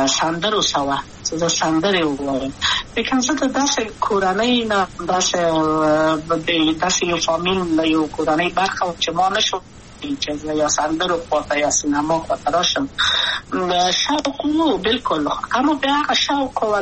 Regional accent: Kabul, Afghanistan; also born or lived in Wardak; زه خو اصلا د وردګو ولایت یم د پلار مې د وردګو ولایت ته خلیګنسل شي کېدلې د کابل په تختپل سیمه کې یم او لویا شویم کابل که هم مکتب می دولسم پا کابل

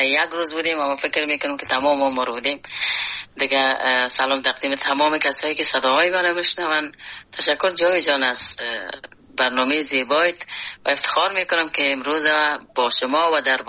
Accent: Afghanistan; now in Iran; وقتی که ما در ایران از افغانستان آمدم

